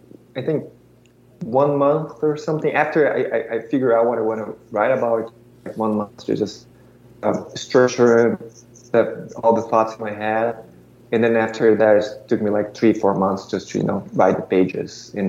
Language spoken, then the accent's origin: English; Brazil; moved away as an adult; now in United States; I was born and raised in Brazil